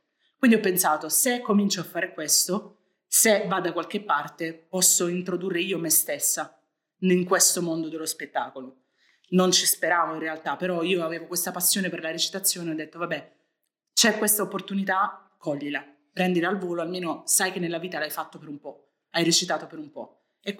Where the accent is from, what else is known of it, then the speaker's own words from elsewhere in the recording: Taranto, Apulia, Italy; noi siamo tutti di Taranto e Taranto è una città bellissima